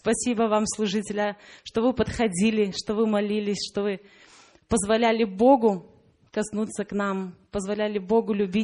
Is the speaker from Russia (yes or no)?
no; Latvia; из Латвии.